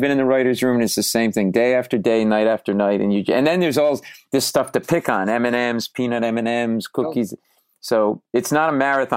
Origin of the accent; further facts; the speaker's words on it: Providence, Rhode Island, United States; one of them might be in Providence, Rhode Island, which is my hometown, which is a great food town.